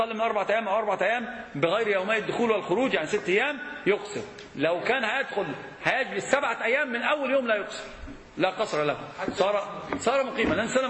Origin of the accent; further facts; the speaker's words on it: Morocco; انا عارف ان انا مغربي